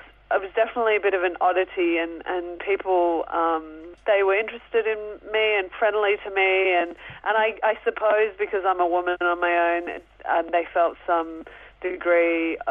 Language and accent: English; Sydney, New South Wales, Australia; growing up in Sydney in the suburbs.